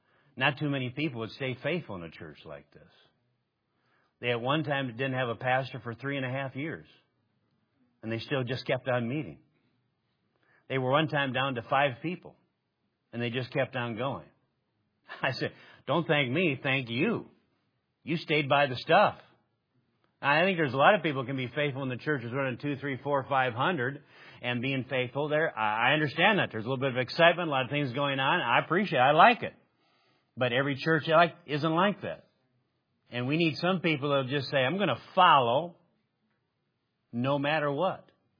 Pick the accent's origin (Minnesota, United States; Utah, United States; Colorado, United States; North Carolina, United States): Minnesota, United States; I don't know, in every little church dotted across the Midwest, Nebraska, where I grew up in Minnesota